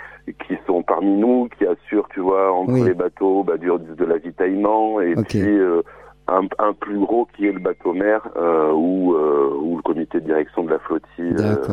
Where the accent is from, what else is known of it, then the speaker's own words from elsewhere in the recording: France; avec ce sentiment d'être en danger et en tant que Français de pas du tout être protégé